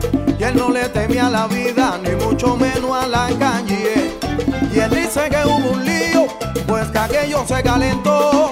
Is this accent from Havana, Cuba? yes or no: yes; Marianao, Havana, Cuba; Hay nacido en el municipio de Marianao. Mariao, yo soy de Marianao